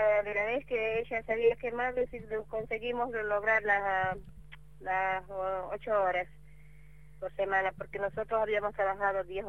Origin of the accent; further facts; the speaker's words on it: Bolivia; soy de Bolivia